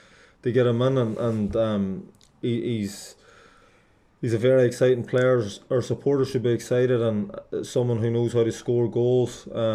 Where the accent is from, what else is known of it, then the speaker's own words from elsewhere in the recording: Limavady, Northern Ireland, United Kingdom; I'm from Limavady myself, and I was desperate to get someone from Limavady